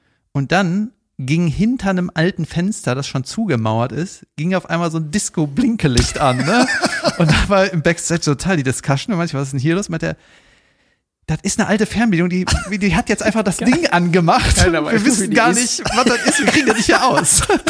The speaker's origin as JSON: {"language": "German", "town": "Cologne", "region": "North Rhine-Westphalia", "country": "Germany", "said": "sag ich jetzt als Kölner"}